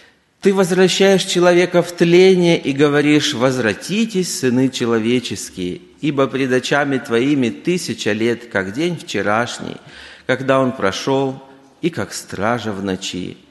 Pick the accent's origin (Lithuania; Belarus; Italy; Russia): Russia; Zheleznogorsk, Kursk Oblast; я из Железногорска, это Курская область, центр России, не географический, а административный условный центр.